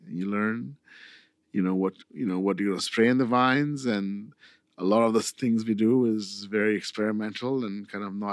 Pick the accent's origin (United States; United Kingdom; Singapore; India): India; I'm from India